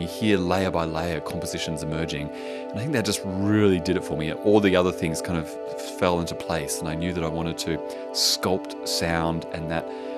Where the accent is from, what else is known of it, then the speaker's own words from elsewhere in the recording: Melbourne, Victoria, Australia; also born or lived in Bendigo; Well, I was born in Bendigo in central Victoria, so former gold mining capital of Australia, and very young moved to Melbourne.